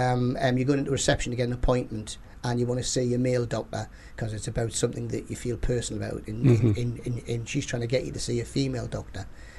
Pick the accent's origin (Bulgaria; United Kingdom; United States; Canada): United Kingdom; North East England; accent: Geordie; I'm Geordie.